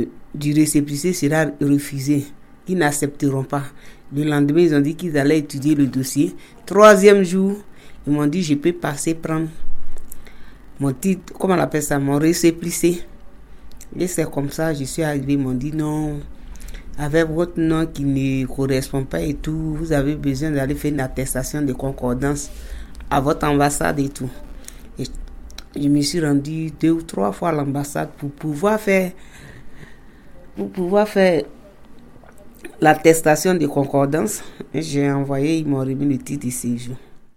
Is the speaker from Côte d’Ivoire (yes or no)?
yes; Côte d’Ivoire; now in France; Je viens de la Côte d'Ivoire, je suis ivoirienne.